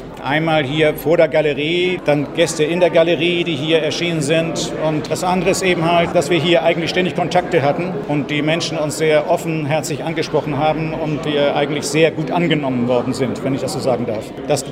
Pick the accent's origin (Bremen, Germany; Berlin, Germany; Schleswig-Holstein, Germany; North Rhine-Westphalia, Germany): Schleswig-Holstein, Germany; Rendsburg; ich komme aus Rendsburg in Deutschland